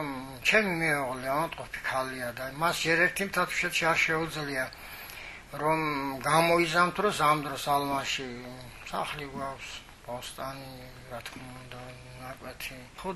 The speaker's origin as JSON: {"language": "Georgian", "region": "Kakheti", "country": "Georgia", "tie": "born there", "said": "ის გარემოს ძალიან არათქვი სადაც დავიბადე და სადაც ყველაზე მეტად მომწევს გული. მიუხედავად იმისა, რომ თუშეთში არის ახლა ინფორმაციის ვაკუუმი."}